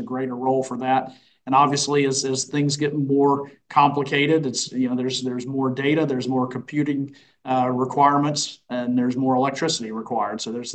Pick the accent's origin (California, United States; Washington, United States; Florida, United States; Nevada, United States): Florida, United States; Well, and we're already seeing that in my home state of Florida